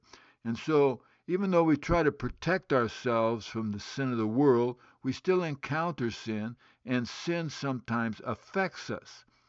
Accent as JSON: {"language": "English", "country": "Guinea", "tie": "born or raised there", "also_born_or_lived": "Liberia / Kenya", "said": "I was born in West Africa, in Liberia, West Africa, and grew up in Guinea, West Africa."}